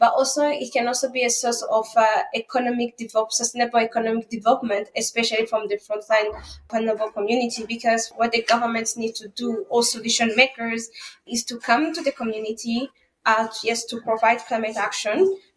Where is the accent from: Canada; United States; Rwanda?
Rwanda; So I grew up in Rwanda. That's where I'm still based.